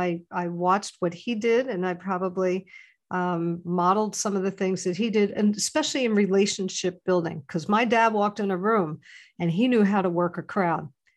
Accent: New Jersey, United States; You see, I grew up in New Jersey. So people in Jersey, we have moxie.

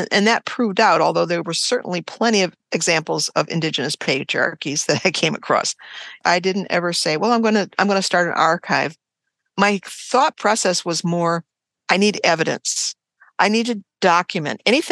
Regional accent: United States; I saw plenty of evidence of non-egalitarianism all around me growing up in the United States.

